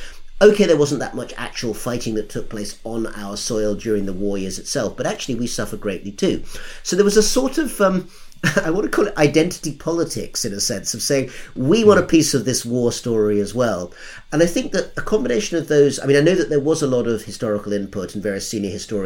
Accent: United Kingdom; and as a Brit, I don't get to vote anyway.

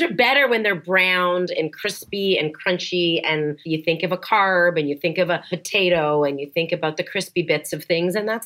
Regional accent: Canada; But I grew up a skier. It's part of the cliche of being Canadian.

